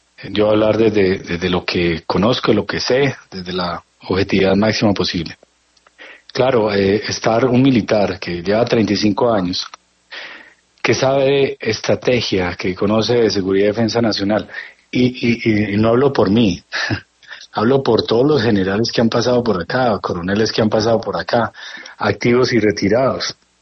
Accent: Colombia; Yo soy netamente un colombiano preocupado por la seguridad y defensa nacional.

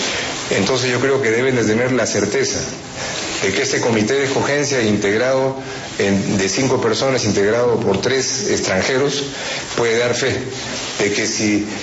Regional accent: Peru; Yo vengo de Perú, que es un país que tiene tantas semejanzas como Colombia

